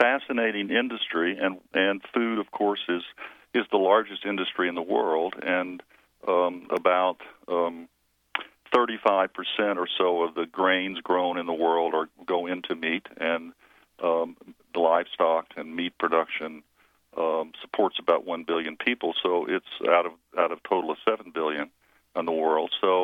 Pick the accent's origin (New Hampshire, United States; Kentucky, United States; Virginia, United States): Kentucky, United States; poultry processing in my hometown, which mm-hmm. is where I am now, which is a small town in western Kentucky.